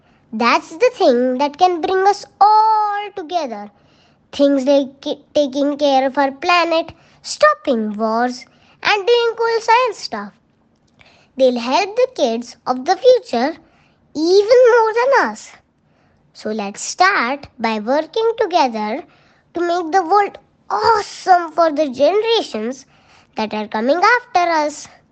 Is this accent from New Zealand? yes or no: no; India; I come from India, a country that's famous worldwide for people coming together even though we are all different.